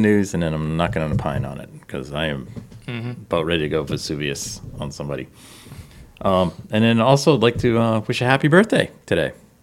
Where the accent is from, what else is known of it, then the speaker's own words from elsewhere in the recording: New England, United States; We're from New England.